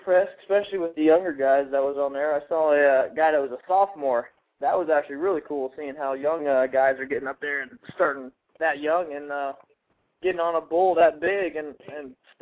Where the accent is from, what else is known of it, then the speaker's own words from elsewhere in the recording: St. Petersburg, Florida, United States; St. Pete, Florida.